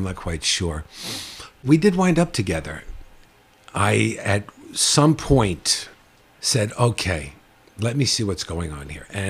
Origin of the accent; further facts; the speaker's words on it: New York, United States; I found my brothers in the local malt shop or candy store, since we're from New York, having coffee and English muffins.